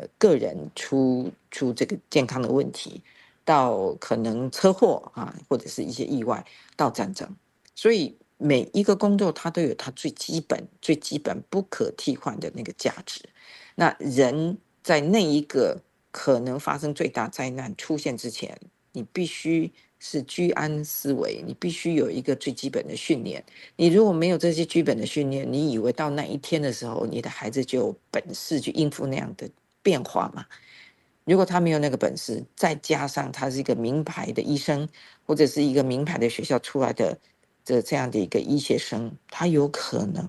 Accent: Taiwan; also born or lived in United States; 放弃美国非常优渥的这个生活条件回到台湾来贡献这个养我长大的地方

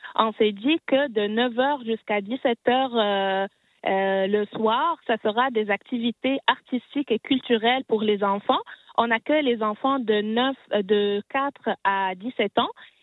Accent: Tunisia; Je me présente d'abord … je suis tunisienne.

